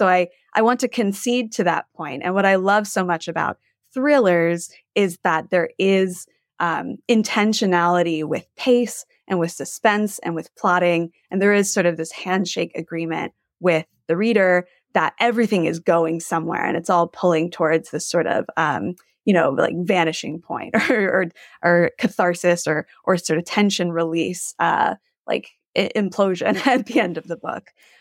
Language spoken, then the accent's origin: English; Texas, United States; I grew up on the Gulf Coast of Texas as a child.